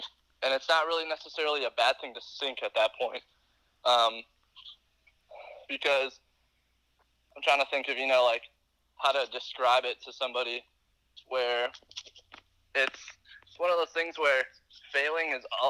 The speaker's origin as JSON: {"language": "English", "region": "Wisconsin", "country": "United States", "said": "I'm from Wisconsin. I kind of want to represent, you know, what Wisconsin baseball is all about."}